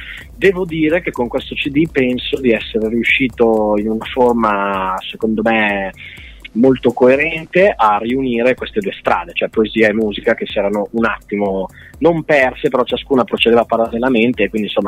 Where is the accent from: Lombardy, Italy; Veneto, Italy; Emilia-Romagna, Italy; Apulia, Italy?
Emilia-Romagna, Italy; Piacenza; parliamo della zona non su Piacentina, ma prevalentemente Piacentina, perché sono di Piacenza